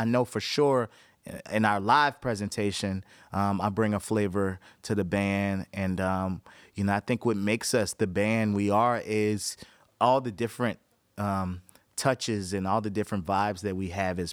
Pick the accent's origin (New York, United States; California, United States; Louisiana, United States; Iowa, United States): Louisiana, United States; New Orleans; I always was proud to say that I was from New Orleans